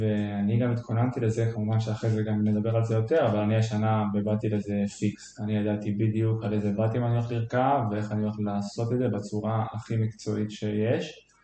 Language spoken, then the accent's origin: Hebrew; Eilat, Southern District, Israel; אני בן 27. אני גדלתי וגם התאמנתי עד גיל 18 באילת